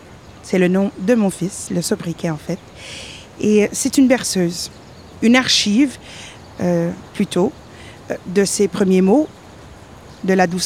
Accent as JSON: {"language": "French", "town": "Sudbury", "region": "Ontario", "country": "Canada", "tie": "born or raised there", "lives_now": "Toronto, Canada", "said": "ici, on est chez moi, à Toronto, où j'habite depuis 9 ans, plus ou moins. Mais je suis née et j'ai grandi dans le nord de l'Ontario, dans une belle ville qui s'appelle Sudbury, Ontario."}